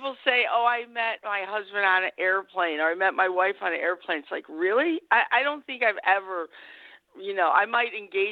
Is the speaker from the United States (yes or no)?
yes; United States; I mean, you have to remember we're American